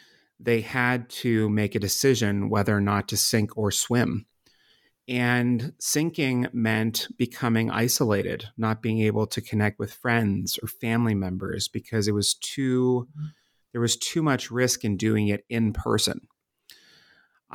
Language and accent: English; Pennsylvania, United States; the population in the center of Pennsylvania, my home state, would be whiter, older, poorer